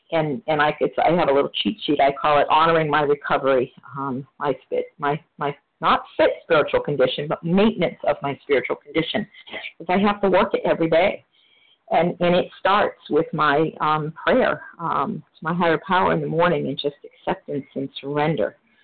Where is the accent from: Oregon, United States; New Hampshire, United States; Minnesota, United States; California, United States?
New Hampshire, United States; I'm from New Hampshire